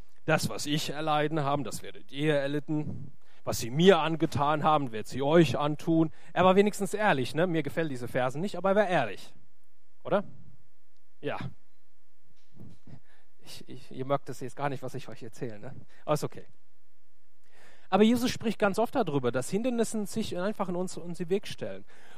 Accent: Lower Saxony, Germany; Ich komme ja aus dem Flachland, ja da hinter Hannover noch.

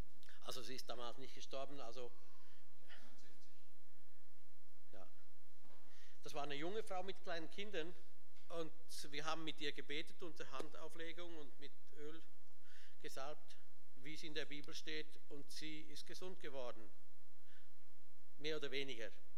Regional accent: Switzerland; Also ich bin ganz zufrieden als Schweizer, auch hier oben.

